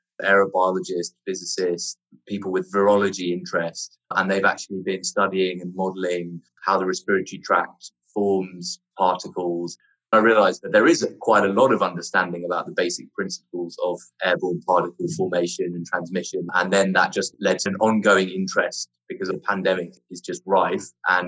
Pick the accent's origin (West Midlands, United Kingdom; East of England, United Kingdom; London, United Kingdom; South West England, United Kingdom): London, United Kingdom; now in Australia; I'm from London originally